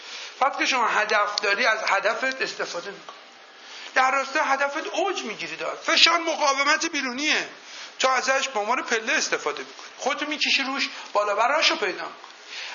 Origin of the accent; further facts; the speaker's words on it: Iran; born there; من توی مملکت به دنیا آمدم و دارم زندگی میکنم.